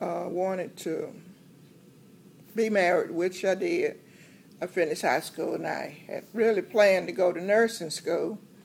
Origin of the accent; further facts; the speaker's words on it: Eagleville, Tennessee, United States; born there; I was born in 1945. And where were you born? I was born in Rutherford County, Eagleville, Tennessee.